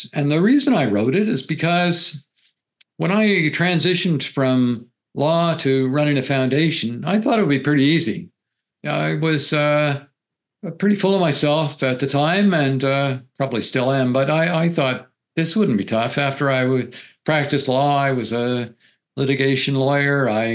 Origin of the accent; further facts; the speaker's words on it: Canada; I'm from Canada. I practiced law in Canada for 25 years